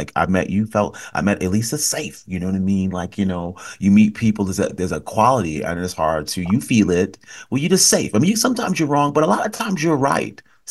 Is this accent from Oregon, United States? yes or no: no; Bronx, New York, United States; I'm from the Bronx. There's no entertainment in my space.